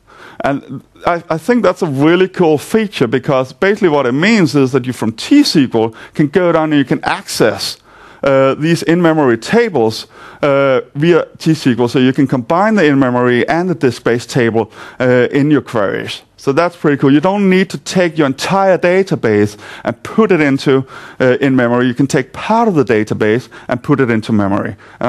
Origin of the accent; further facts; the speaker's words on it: Denmark; English is a second language; now in London, United Kingdom; I'm here from Denmark, but I currently live in London.